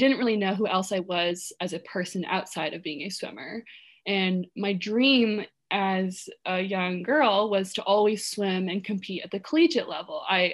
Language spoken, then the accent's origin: English; Malibu, California, United States; I mean, I spent so much of my life growing up in Malibu that I didn't really have any outside of experiences outside of Malibu and outside of the community I grew up in.